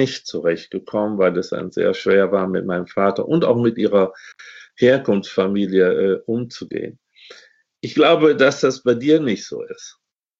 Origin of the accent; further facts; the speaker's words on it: Germany; born there; ich bin 3 Jahre nach dem Ende des Zweiten Weltkriegs geboren. Nicht? Ich bin in Westdeutschland geboren.